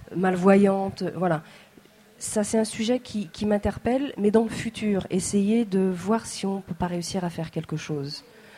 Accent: Brittany, France; je suis bretonne.

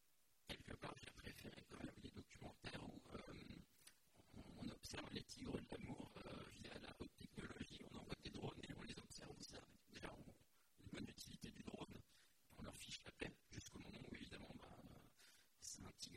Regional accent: France; je suis français

